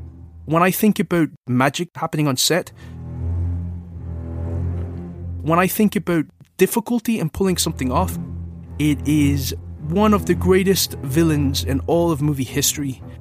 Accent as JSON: {"language": "English", "region": "England", "country": "United Kingdom", "tie": "born or raised there", "also_born_or_lived": "Cork", "accent": "English", "moved": "yes", "said": "I was brought up in England. And when I left England, I went to Ireland with my mom, and I went to Cork. And this is in the sort of mid to late 80s"}